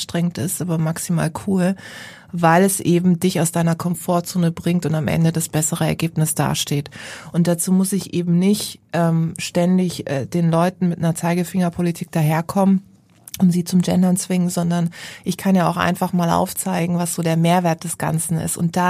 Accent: Karlsruhe, Baden-Württemberg, Germany; ich bin ja groß geworden in der Bibliothek in Karlsruhe.

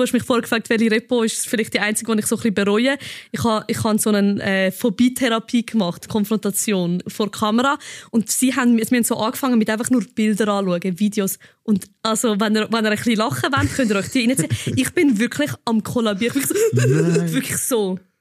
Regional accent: Bosnia & Herzegovina; Ich bin aus Zazin.

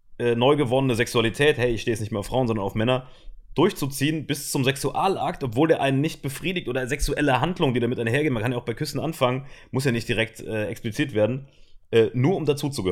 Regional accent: Saarland, Germany; Also ich finde es krass, dass du sagst, nur ein Promille, weil da, wo ich herkomme, war das ganz normal, Alter.

